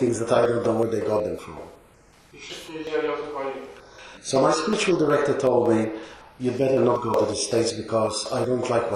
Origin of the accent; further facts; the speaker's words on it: Malta; born there; I was born in Malta. I was born in 1948. So I'm 58 at the moment.